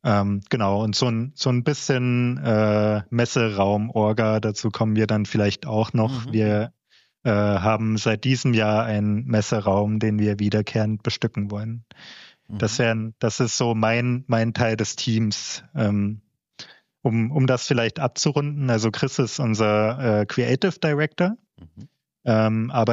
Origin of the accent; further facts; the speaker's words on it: Thuringia, Germany; Ich bin Thüringer ursprünglich.